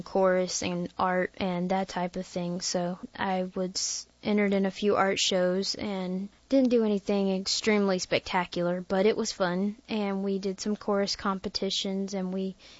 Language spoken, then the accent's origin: English; Wilson, North Carolina, United States; I am from Wilson, North Carolina.